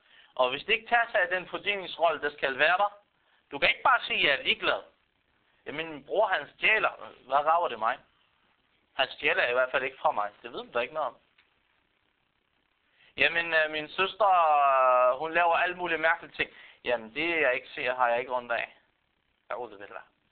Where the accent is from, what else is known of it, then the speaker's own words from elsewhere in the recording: Palestine; Jeg er palæstinenser.